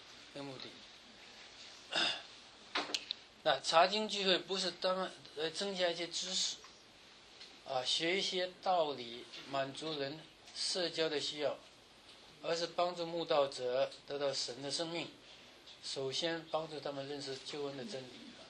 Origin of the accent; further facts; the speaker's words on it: China; 那我们从中国来的